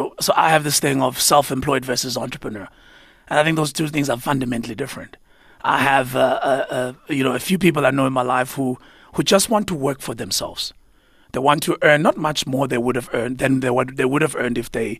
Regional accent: Umlazi, KwaZulu-Natal, South Africa; Growing up, that would be back in Umlazi.

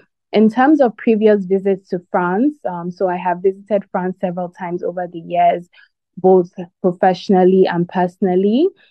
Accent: Nigeria; I am from Nigeria.

